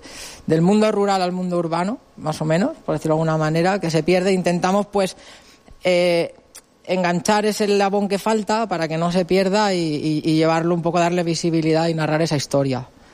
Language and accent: Spanish; Altea, Valencian Community, Spain; los dos somos de Altea